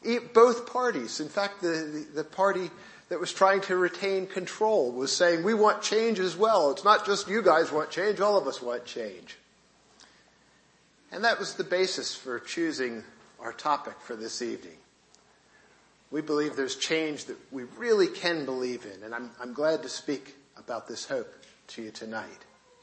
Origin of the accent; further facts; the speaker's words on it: United States; Now, I'm an American, and I have to confess that, like most Americans, we forget everything that happens above, say, about the 49th parallel.